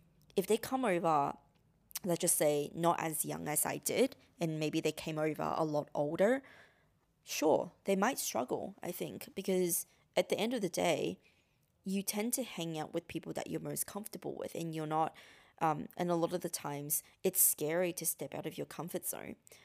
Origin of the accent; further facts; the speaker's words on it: Australia; growing up in Australia as an Asian, it is hard.